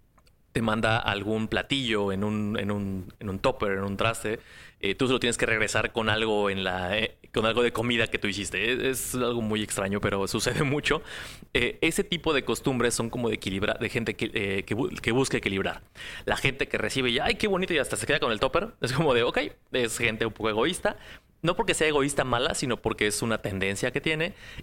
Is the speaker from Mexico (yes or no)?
yes; Mexico; en la vida, en mi país, en México.